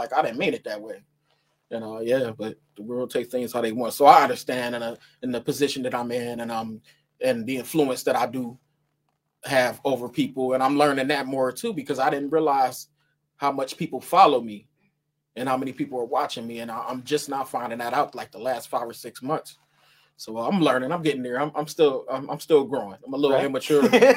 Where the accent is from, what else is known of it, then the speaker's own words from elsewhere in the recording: Youngstown, Ohio, United States; I like when I was younger growing up in Youngstown, when I would see stuff on TV, I felt like they stole it from us.